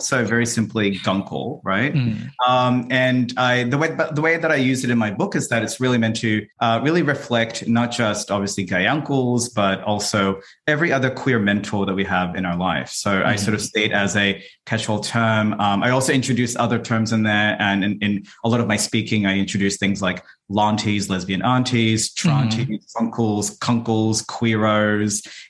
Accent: Philippines; the growing up in the Philippines, there was like a lot of just festivals and a lot of like just merriment.

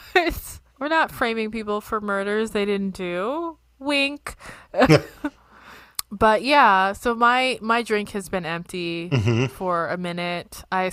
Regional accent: Ohio, United States; because I am from the Florida of the Midwest. And there's a lot of really awful things happening in Ohio right now.

